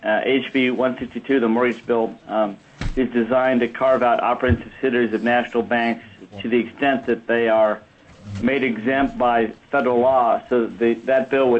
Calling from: Anchorage, Alaska, United States; I am online from Anchorage, and thank you for the opportunity to appear.

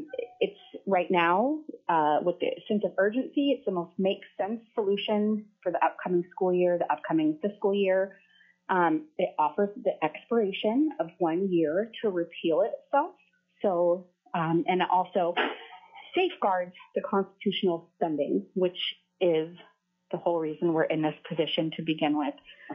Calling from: Sterling, Alaska, United States; and I am calling from Sterling.

